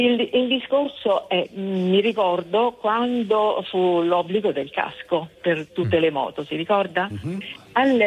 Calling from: Rome, Lazio, Italy

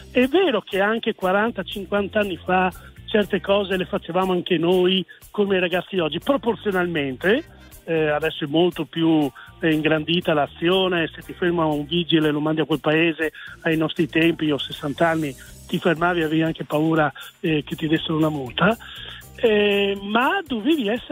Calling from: Udine, Friuli-Venezia Giulia, Italy; Siamo da Udine, buona giornata a tutti.

